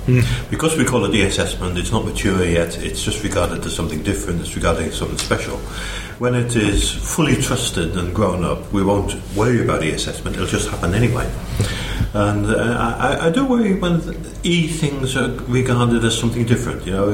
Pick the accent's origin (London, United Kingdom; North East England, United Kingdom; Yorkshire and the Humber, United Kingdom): North East England, United Kingdom; Washington; moved away as an adult; also born or lived in Wales; I come from Washington and County Durham, as it used to be called. It's now part of Tyler Wear. I grew up there, got a degree and graduate PhD in science, went off to Wales for what turned out to be 25 years